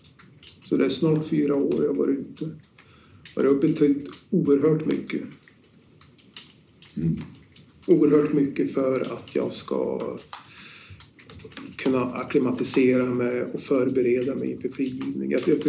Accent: Storuman, Västerbotten County, Sweden; då jag var på mina första permissioner hemma i Storuman

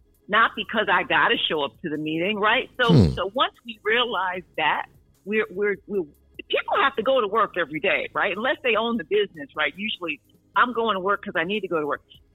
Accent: the South, United States; I grew up in the South, and I remember conversations about everybody having high blood pressure.

